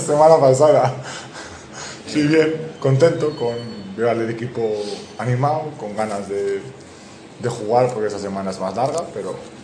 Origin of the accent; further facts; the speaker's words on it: Valladolid, Castile and León, Spain; Bueno, la única conclusión es que soy de Valladolid